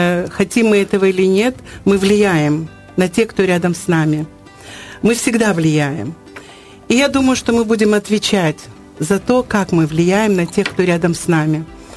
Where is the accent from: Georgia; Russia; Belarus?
Georgia; now in Ukraine; я родилась и выросла в Грузии, и мой опыт грузинский, мне было очень трудно, когда я приехала в Украину, с некоторыми вещами здесь смириться.